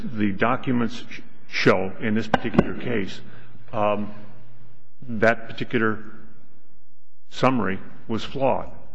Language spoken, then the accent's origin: English; Phoenix, Arizona, United States; As I told you, I'm from Phoenix, Arizona.